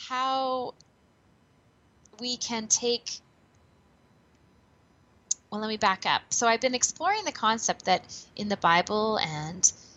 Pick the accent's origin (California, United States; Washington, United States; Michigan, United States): California, United States; now in Canada; it involved me traveling from my home in Canada to my hometown in Northern California, a very small little town about 3 hours northeast of San Francisco.